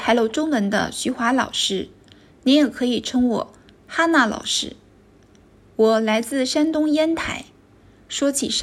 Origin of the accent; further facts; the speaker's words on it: Yantai, Shandong, China; Japanese is a second language; 中国山東省、煙台出身です。